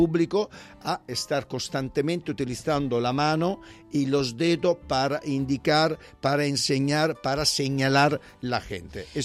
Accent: Italy; Spanish is a second language; now in Spain; Aquí en España te están diciendo casi siempre, mira las manos, no sé qué, no sé cuánto. Nosotros de niño, de verdad, en Italia todo lo contrario

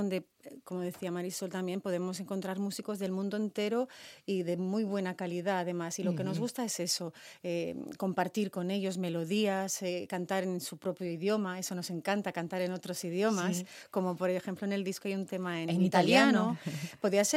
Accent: Galicia, Spain; siempre acabamos como buenas gallegas en fiesta

